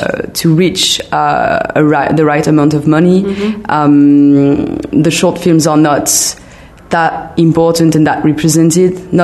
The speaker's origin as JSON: {"language": "English", "town": "Bordeaux", "region": "Nouvelle-Aquitaine", "country": "France", "tie": "born or raised there", "second_language": "English", "said": "because I'm studying political science in a French school called Sciences Po in my hometown in Bordeaux."}